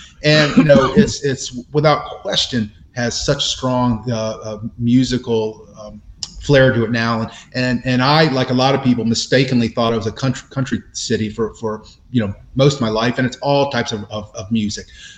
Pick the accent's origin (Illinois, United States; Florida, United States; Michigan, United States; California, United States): Florida, United States; And I'm from Florida, so I didn't want it to, you know, kind of have a Florida event.